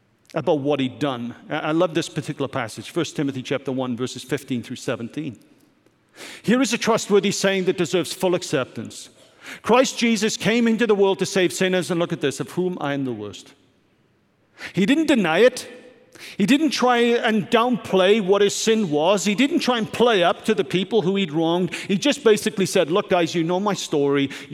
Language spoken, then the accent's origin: English; Wales, United Kingdom; Growing up in Wales, as I did as a teen